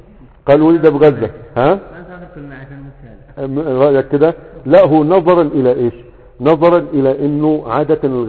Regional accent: Egypt; now in Yemen; فانا جاي من مصر اليمن

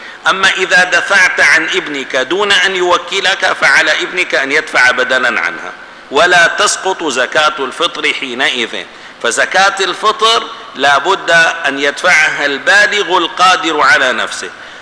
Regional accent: Damascus, Damascus Governorate, Syria; يوجد مشكلة عندنا في دمشق

